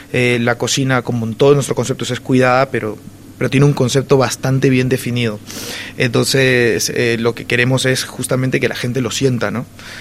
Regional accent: Peru; Y yo soy peruano, entonces es una cocina de origen.

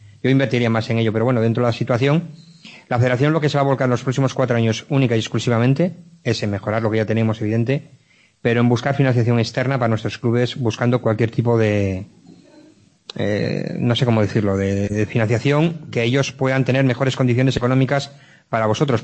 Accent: Madrid, Community of Madrid, Spain; aunque yo soy de Madrid.

